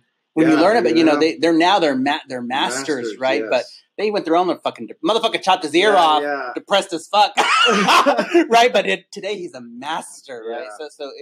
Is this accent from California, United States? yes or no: yes; Watts, California, United States; Cause I come from Watts. I come from the projects.